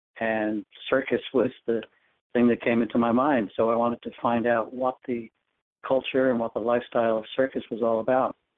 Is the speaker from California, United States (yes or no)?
no; North Haven, Connecticut, United States; I grew up in North Haven, Connecticut, and it was a area of farmland, more or less, when I was growing up before it got built up to suburbia.